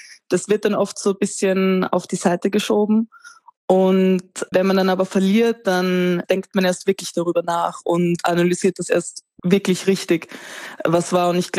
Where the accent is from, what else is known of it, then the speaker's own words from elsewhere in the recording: Austria; ich kann das nicht so ganz einordnen als Österreicherin